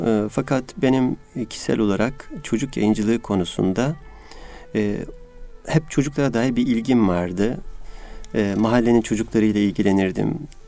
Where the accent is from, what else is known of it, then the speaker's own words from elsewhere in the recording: Yeşilhisar, Kayseri, Turkey; moved away as an adult; also born or lived in Bursa; now in Istanbul, Turkey; 1967 Kayseri Yeşilhisar ilçesi doğumluyum. İmam Hatip Ortaokul Yeşilhisar'da bittikten sonra Develi İmam Hatip Lisesi'ne parasız yatılı olarak gittim.